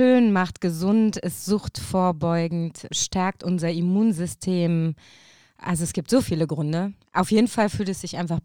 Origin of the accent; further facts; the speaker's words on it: Beggendorf, North Rhine-Westphalia, Germany; Also, ich komme ursprünglich aus Beggendorf. Das ist so ein kleines Käffchen bei Basweiler, gehört noch in die Städteregion Aachen.